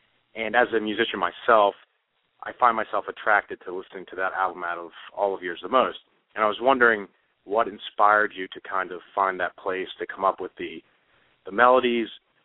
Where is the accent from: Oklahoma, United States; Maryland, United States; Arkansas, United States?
Maryland, United States; Baltimore; from Baltimore.